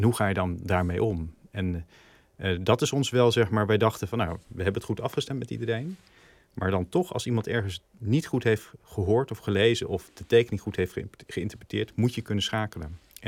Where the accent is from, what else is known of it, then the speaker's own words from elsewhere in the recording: East Netherlands, Netherlands; we komen uit Arnhem met het bedrijf. We zijn van origine, zeg maar, komen uit het oosten als mens.